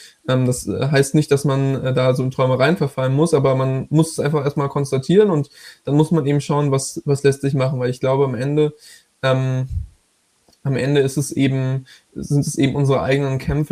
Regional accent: Southern Germany, Germany; hier, da wo ich herkomme, in Süddeutschland

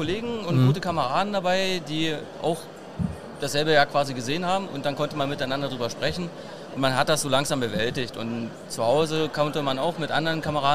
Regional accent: Cottbus, Brandenburg, Germany; Aus Cottbus, also aus Südbrandenburg.

